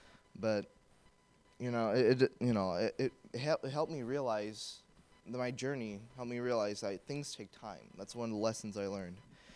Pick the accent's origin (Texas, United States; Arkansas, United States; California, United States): California, United States; Hanford; Like you said … I come from Hanford, California, all the way in the West Coast. I'm 19 years old.